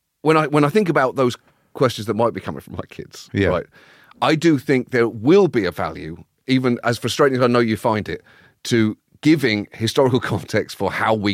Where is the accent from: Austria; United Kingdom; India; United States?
United Kingdom; But I felt shortchanged just as a British person not having a fully developed sense of British history